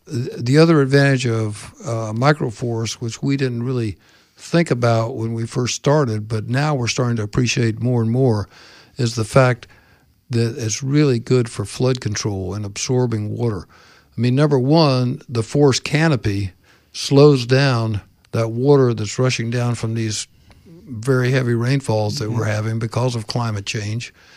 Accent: Florida, United States; I haven't done that so much in a while, but one thing that as I grew up in Florida, Florida's changed from, being an old guy.

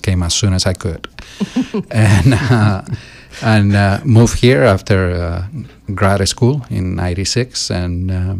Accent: Spain; moved away as an adult; also born or lived in Oklahoma; now in Sarasota, United States; Like you mentioned, I'm originally from Spain and went to college in Oklahoma.

